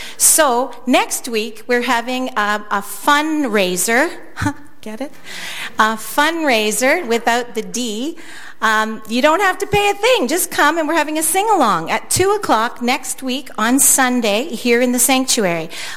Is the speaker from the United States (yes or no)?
no; Stratford, Ontario, Canada; I personally love this weather because I'm from Stratford and I'm used to the snow belt